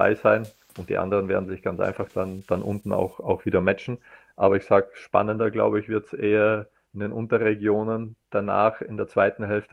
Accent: Austria; wir als Österreicher

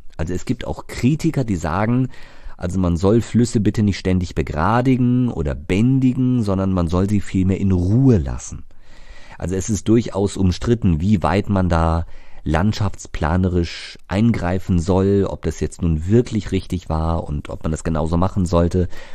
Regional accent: Karlsruhe, Baden-Württemberg, Germany; dann muss das doch auch in meiner Heimat, also rund um Karlsruhe, auch irgendwie klappen.

